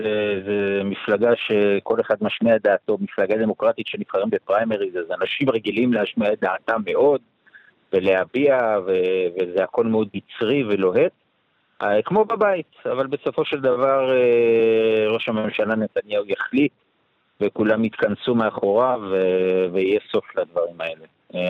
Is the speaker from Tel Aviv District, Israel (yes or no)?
no; Petah Tikva, Central District, Israel; אני מפתח תקווה, המשנה לראש העיר, מפתח תקווה, בן 50, נשוי ואב לשלושה.